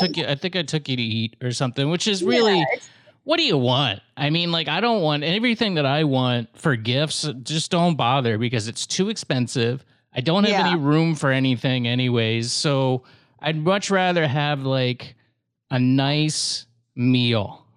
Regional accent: St. Petersburg, Florida, United States; it's in regards to my hometown, your adopted hometown of St. Petersburg, Florida.

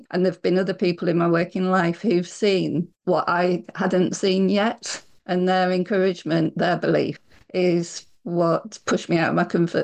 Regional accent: Blackpool, North West England, United Kingdom; And I grew up in Blackpool, so it hardly ever snows. I think it snowed 3 times throughout my childhood.

